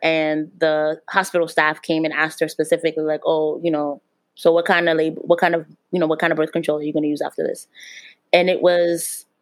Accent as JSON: {"language": "English", "town": "Brooklyn", "region": "New York", "country": "United States", "tie": "born or raised there", "said": "every time that I was able to go back to Brooklyn, it just felt right. I was raised in Brooklyn."}